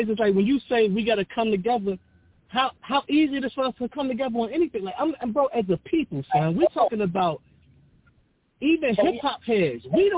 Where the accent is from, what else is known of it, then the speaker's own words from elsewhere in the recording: Chicago, Illinois, United States; I never questioned, without being from New York, being born and raised in Chicago, I never questioned who created hip-hop. And I'm a rapper myself.